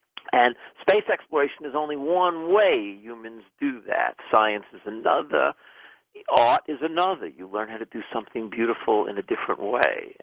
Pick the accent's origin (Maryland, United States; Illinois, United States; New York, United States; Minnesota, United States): New York, United States; New York City; In the 60s, I was a kid growing up in New York City, and the space program was unfolding